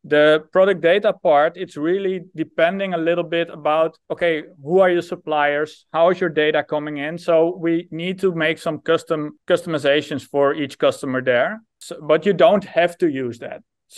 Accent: Netherlands; English is a second language; I'm from the Netherlands.

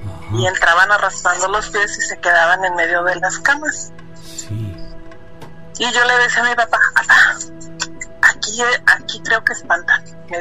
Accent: Jalisco, Mexico; now in Laguna Hills, United States; Soy de la Ribera de Chapala.

